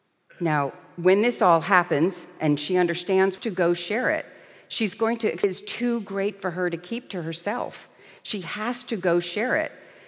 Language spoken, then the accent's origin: English; New York, United States; I'm from New York, so you guys is the northern equivalent to all y'all, as we say here in the South.